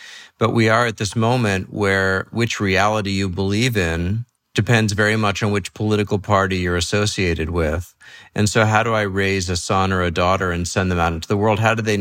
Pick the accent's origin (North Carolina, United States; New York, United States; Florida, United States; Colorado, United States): New York, United States; New York City; also born or lived in Los Angeles / San Francisco; I live in the middle of the country. I grew up in New York City. I've worked in Los Angeles. I've lived in San Francisco.